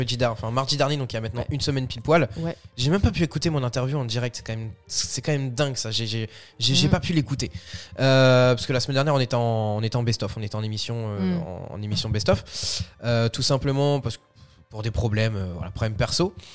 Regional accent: Côte d’Ivoire; J'y peux rien, je suis un ivoirien.

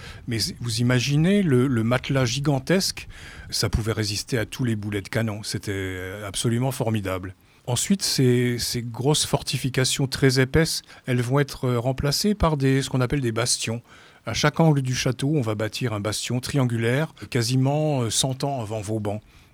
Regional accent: Sedan, Grand Est, France; je suis natif de Sedan.

